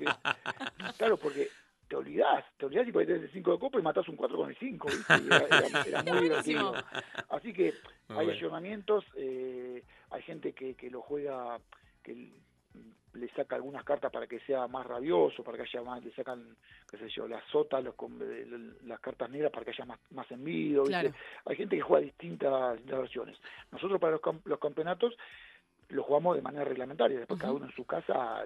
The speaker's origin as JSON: {"language": "Spanish", "country": "Argentina", "said": "el tema es que argentinos no somos nosotros argentinos, somos mitad españoles, mitad ingleses, uh-huh, mitad italianos, mitad franceses, mitad gente de la misma América"}